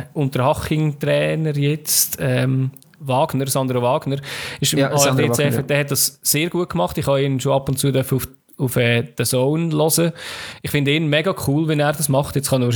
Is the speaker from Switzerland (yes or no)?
yes; Switzerland; aber das kann ich leider nicht empfangen als Schweizer